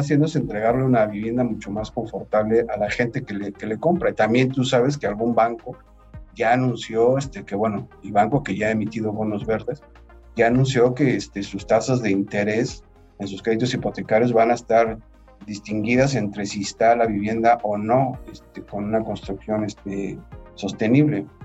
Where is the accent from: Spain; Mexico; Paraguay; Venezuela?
Mexico; tenemos que aprovechar como país, como mexicanos